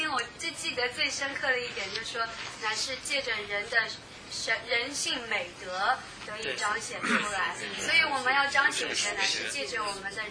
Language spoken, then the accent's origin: Chinese; United States; 我不一定做这个动作，因为我是美国人，但我至少要站起来